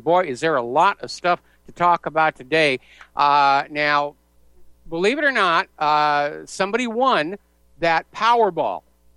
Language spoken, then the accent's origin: English; Boston, Massachusetts, United States; born there; I was born in Boston all the way back there.